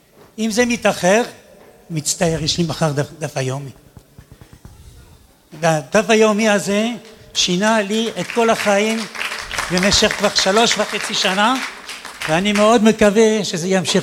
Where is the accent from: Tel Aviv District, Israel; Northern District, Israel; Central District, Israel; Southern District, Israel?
Southern District, Israel; Netivot; אני מגיע מנתיבות.